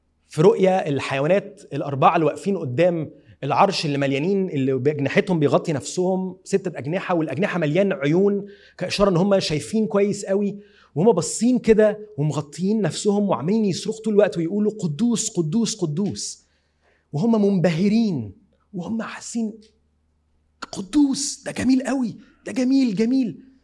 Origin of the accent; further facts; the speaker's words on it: Egypt; ويمكن ابسط قوي على اذننا حتى كمصريين